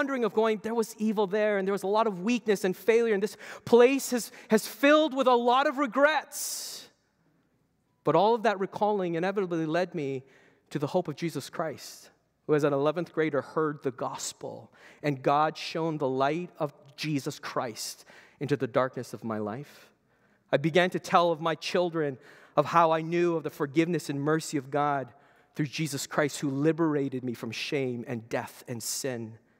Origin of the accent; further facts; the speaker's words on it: Canada; I grew up born and raised in Canada, so our Memorial Day is called Remembrance Day.